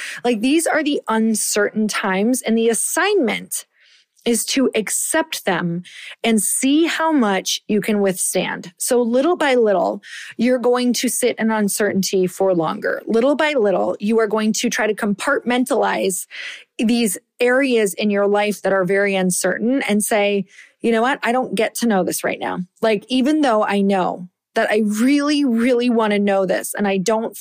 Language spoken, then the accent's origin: English; Michigan, United States; I am from Upper Michigan. I am like a badass because I survived those winters.